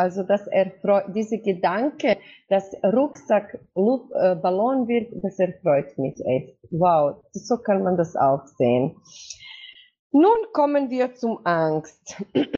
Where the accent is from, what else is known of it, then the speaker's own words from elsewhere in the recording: Croatia; also ich komme aus Kroatien